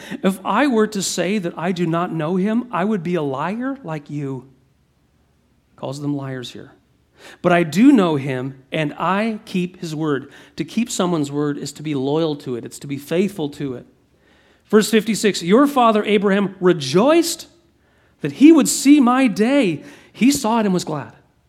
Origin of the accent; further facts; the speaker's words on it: Bracebridge, Ontario, Canada; Like, I grew up in Bracebridge.